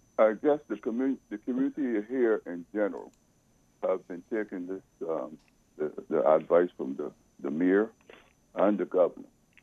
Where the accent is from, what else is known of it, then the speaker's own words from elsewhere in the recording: Boston, Massachusetts, United States; and I'm from Boston.